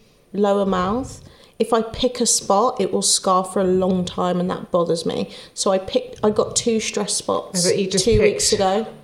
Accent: Wolverhampton, West Midlands, United Kingdom; I'm from Wolverhampton. My family aren't here.

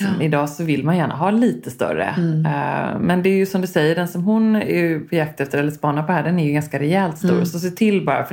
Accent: Gothenburg, Västra Götaland County, Sweden; eftersom jag precis varit hemma i Göteborg

